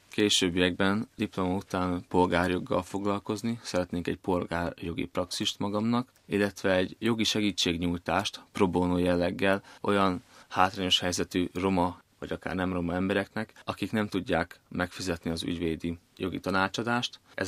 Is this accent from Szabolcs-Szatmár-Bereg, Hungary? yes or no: yes; Mátészalka, Szabolcs-Szatmár-Bereg, Hungary; born there; now in Fábiánháza, Hungary; Máté Szalkán születtem, 22 éves vagyok, Fábiánházán lakom, Szabolcs-Szatmár-Berekben egyébben ez egy kis település.